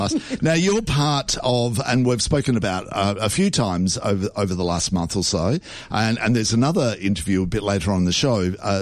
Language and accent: English; Adelaide, South Australia, Australia; I'm from Adelaide, so I know